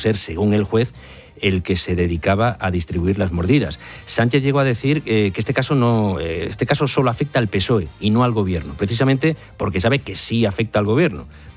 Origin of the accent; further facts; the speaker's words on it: Mediterranean coast, Spain; born there; now in Madrid, Spain; Para los que nacimos en el Mediterráneo, como dice la canción, la noche de San Juan en la capital, para que nos vamos a engañar, es más triste que una tarde de domingo